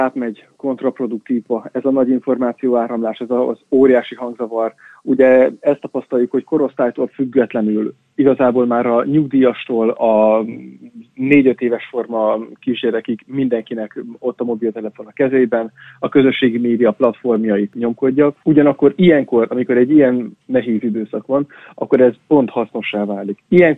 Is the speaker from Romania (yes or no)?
no; Nyíregyháza, Szabolcs-Szatmár-Bereg, Hungary; Nyíregyháza, a szülővárosom